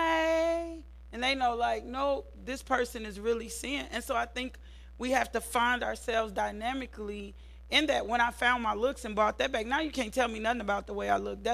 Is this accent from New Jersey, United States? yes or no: no; Little Rock, Arkansas, United States; but my natural inclination, because I grew up in the East End of Little Rock, right? In Southwest Little Rock.